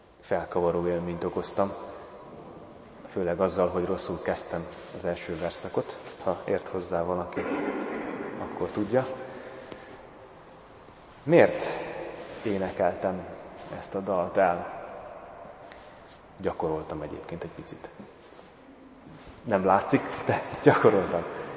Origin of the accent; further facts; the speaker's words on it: Hungary; Én Tiszaparton születtem, ott nevelkedtem sokáig, amikor elindul a tavasz, és érezzük a szél illatán, hogy ez a tavasz, akkor árad a Tisza.